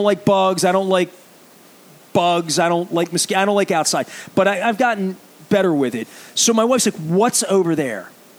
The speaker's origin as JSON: {"language": "English", "town": "Baltimore", "region": "Maryland", "country": "United States", "tie": "born or raised there", "said": "I grew up in East Baltimore. I grew up in Highland Town."}